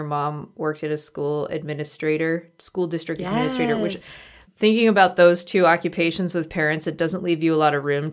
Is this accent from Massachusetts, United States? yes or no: yes; Massachusetts, United States; and I'm from Massachusetts, which is like you could fit like 500 Massachusettses into Minnesota